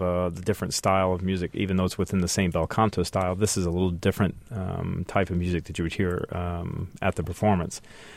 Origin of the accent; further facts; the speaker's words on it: Texas, United States; I grew up in Texas, and there in their public school systems, interscholastically, two very big components are sports and music.